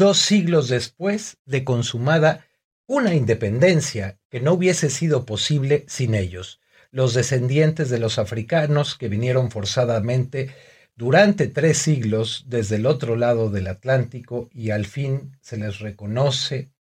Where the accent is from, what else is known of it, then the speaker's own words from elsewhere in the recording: Mexico; una parte de la identidad de lo que somos los mexicanos.